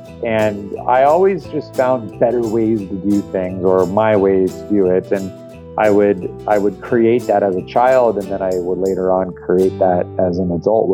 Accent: Tucson, Arizona, United States; And I grew up mainly in Tucson, Arizona, which is about an hour and a half southeast of Phoenix.

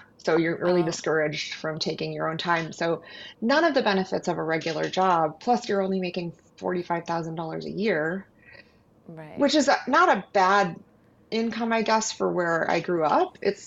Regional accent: Michigan, United States; We grew up together in Michigan

